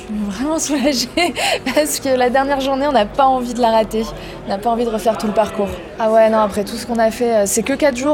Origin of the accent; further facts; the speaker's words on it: Auvergne-Rhône-Alpes, France; now in Chamonix, France; Moi, je suis originaire de Chartreuse. Et alors, mes parents, ils ont toujours travaillé en montagne. Mon papa, il est guide, ma maman, elle-même. Et ils ont gardé des refuges. Du coup, moi, j'ai grandi en montagne.